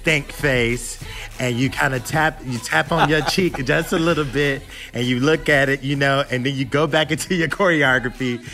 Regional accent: Atlanta, Georgia, United States; also born or lived in North Carolina; I grew up in Atlanta, born in North Carolina, grew up in Atlanta.

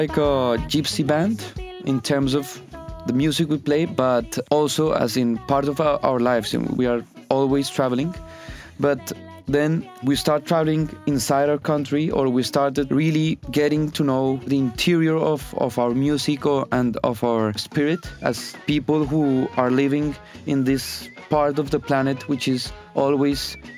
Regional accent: Bogotá, Bogotá Capital District, Colombia; I'm from Bogotá, Colombia.

